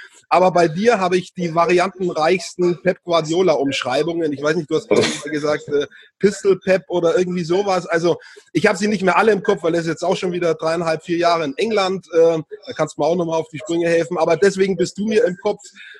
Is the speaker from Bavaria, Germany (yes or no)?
yes; Bavaria, Germany; muss man aufpassen als Franke.